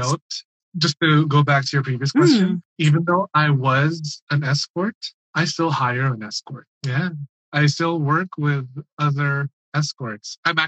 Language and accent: English; Philippines; And when it comes to being Filipino as a sex educator, I think it comes with a certain, like a double-edged sword